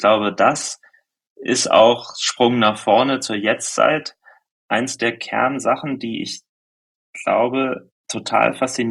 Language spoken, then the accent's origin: German; Germany; ich komme aus der Nähe von Hamburg